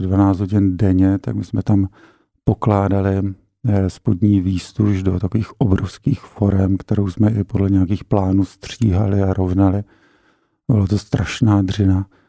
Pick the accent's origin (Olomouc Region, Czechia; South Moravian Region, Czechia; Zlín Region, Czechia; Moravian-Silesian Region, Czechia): Olomouc Region, Czechia; Šumperk; now in Prague, Czechia; já jsem taková pražská naplavenina, pocházím ze Šumperka, kde jsem se narodil před nějakými dávnými lety. Moji rodiče byli oba dva učitelé